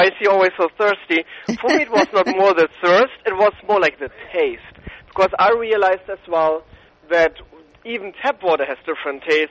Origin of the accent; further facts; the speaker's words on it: Schleswig-Holstein, Germany; English is a second language; I'm coming from Germany, I'm German born. I spent my whole life on water because I'm coming from the Danish border and we have the Baltic and the North Sea right in front of me.